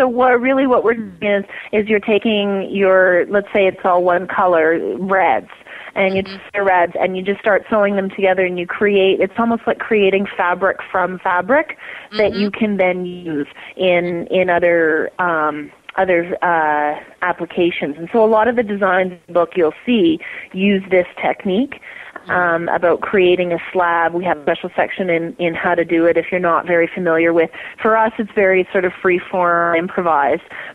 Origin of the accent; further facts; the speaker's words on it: Canada; I'm Canadian, and so writing a book with an American publisher is very difficult for me because I want to spell things differently.